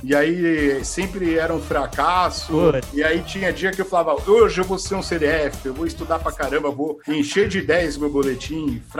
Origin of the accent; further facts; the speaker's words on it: Guarulhos, São Paulo, Brazil; É, medianos, né? E eu vinha de Guarulhos.